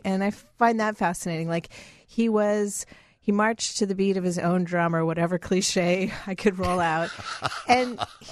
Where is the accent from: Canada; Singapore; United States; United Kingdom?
Canada; Winnipeg, Manitoba; I was born in Winnipeg, and so I grew up listening to the CBC